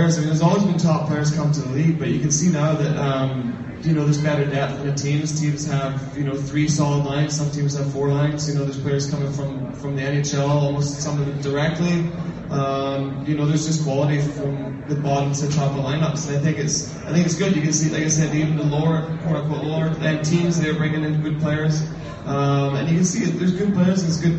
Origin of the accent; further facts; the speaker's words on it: United Kingdom; I'm a British player